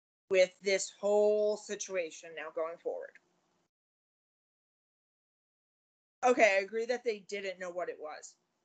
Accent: New York City, New York, United States; I know New York City has a lot of rumors about crocodiles in our sewer system. I assure you, as a New Yorker, I have personally never seen one.

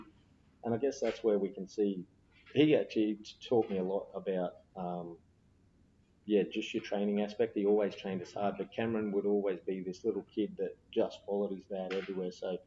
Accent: Brisbane, Queensland, Australia; Yeah, born and bred in Brisbane, grew up in the great Woodridge, Logan area

